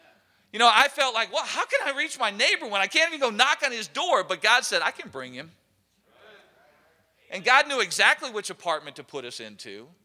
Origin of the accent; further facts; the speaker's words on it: United States; I'm an American. I love our country. I love this government.